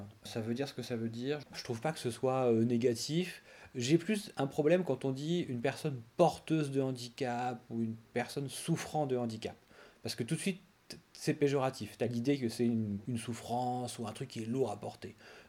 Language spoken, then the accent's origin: French; Bourges, Centre-Val de Loire, France; also born or lived in Orléans; now in Paris, France; j'ai 35 ans. Je suis né dans le Berry, à Bourges. J'ai grandi donc à Bourges et à Orléans. Et maintenant, depuis 12 ans, je travaille à Paris